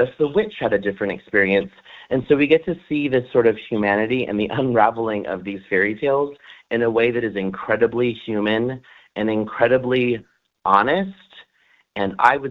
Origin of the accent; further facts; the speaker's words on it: San Diego, California, United States; I'm from San Diego, where this musical was built.